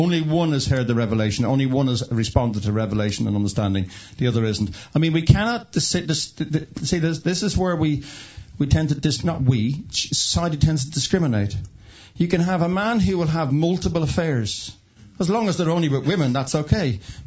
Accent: Canada; Because I come from North America and Canada, where the viewpoint would be quite aggressively... quite orthodox.

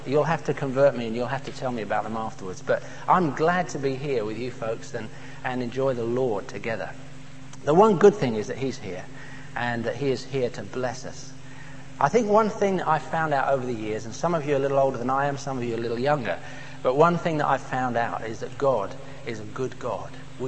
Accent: Romford, London, United Kingdom; I come from Romford.

